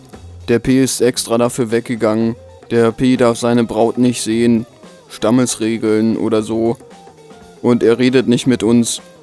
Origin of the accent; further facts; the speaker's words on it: Southern Germany, Germany; Süddeutscher, korrigiere ich. Wir kommen aus Süddeutschland.